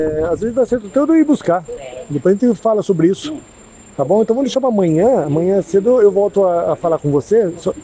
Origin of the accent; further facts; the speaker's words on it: Limeira, São Paulo, Brazil; eu sou de Limeira